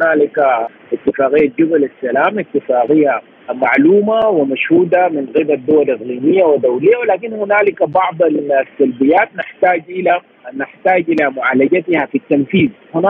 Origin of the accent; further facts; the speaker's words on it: Sudan; إذا لم نستطيع نحن كشعب سوداني وأبناء السودان